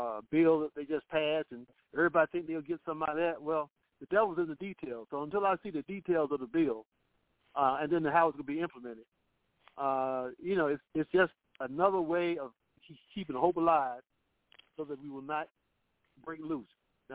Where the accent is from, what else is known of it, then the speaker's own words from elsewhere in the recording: Winston-Salem, North Carolina, United States; You know, my home is Winston-Salem.